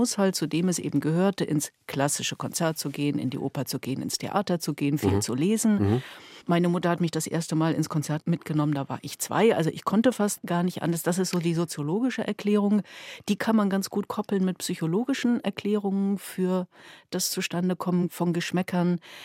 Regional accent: Schwerin, Mecklenburg-Vorpommern, Germany; also sein höchster Job war mal Oberbürgermeister von Schwerin, meiner Heimatstadt.

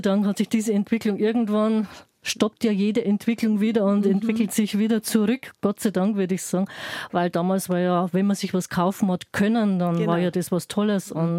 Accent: Bavaria, Germany; Bei uns in der Oberpfalz oder Niederbayern

